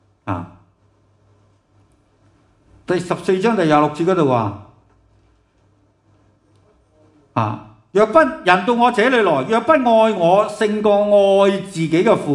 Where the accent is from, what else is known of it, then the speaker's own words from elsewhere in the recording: China; 其实我们中国人都会有的